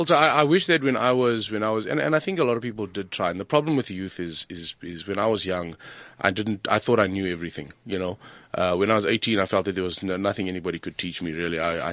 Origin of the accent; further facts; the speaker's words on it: South Africa; what I think we as especially English speaking South Africans are ignorant to is that these languages help us express.